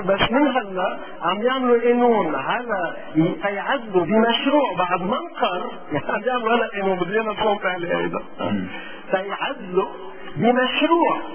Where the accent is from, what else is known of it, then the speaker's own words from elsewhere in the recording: Lebanon; نحن عندنا بلبنان كل شيء له استثناء